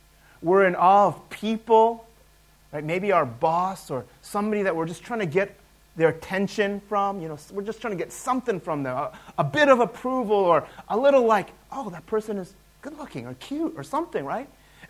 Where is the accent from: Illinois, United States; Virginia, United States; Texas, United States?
Illinois, United States; Chicago; also born or lived in Michigan; I grew up in Chicago, and I lived in Chicago, and then I lived in Michigan, right?